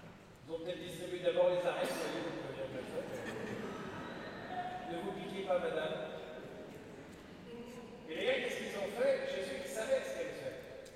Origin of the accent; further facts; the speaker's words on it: France; moi, je veux dire, je suis français